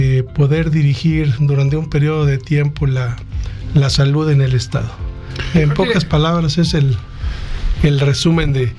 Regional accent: San Luis Potosí, Mexico; Efectivamente, yo me formé como médico aquí en San Luis Potosí. Yo soy originario aquí de San Luis, soy del barrio de San Sebastián. Hice toda mi educación básica aquí en San Luis

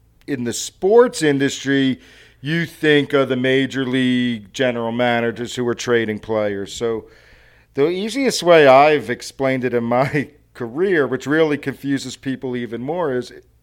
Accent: New Jersey, United States; now in Wichita, United States; So I grew up in North Jersey, New Jersey. I'm sure some people could pick up on my accent when I talk, especially here in Wichita.

